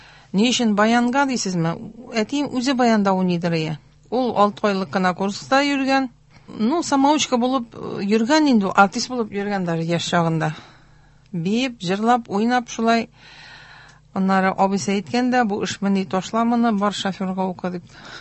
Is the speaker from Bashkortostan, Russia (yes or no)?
yes; Ufa, Bashkortostan, Russia; Әйе, мин Уфада туып үстем.